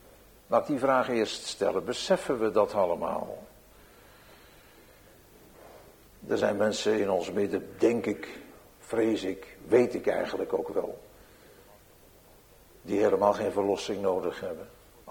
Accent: Rotterdam, South Holland, Netherlands; born there; Ik had het over Rotterdam en ik heb dat alles meer gezegd in mijn geboortestad.

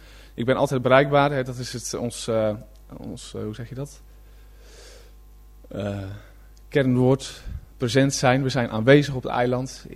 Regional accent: Zeeland, Netherlands; geboren Zeeuw. Ik kom uit Zeeland. Plattelandsjongeren dus.

